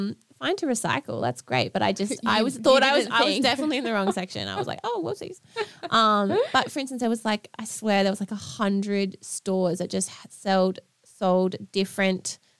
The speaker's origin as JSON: {"language": "English", "region": "Queensland", "country": "Australia", "said": "Like we're from Queensland in Australia and it gets hot, but it was hot there."}